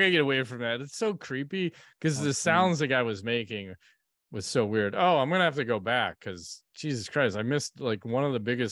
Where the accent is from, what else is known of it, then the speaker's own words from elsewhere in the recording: Chicago, Illinois, United States; We're from Chicago. I support the White Sox.